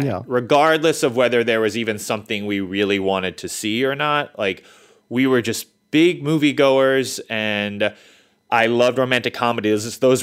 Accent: New York City, New York, United States; I loved rom-coms. I grew up in New York City, in Queens, and my parents and I, one of the ways we bonded is by going to movies.

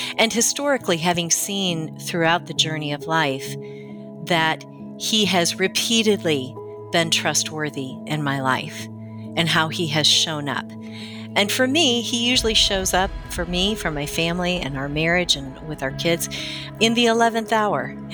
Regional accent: Rockford, Illinois, United States; I am from Rockford, Illinois, which is outside of Chicago

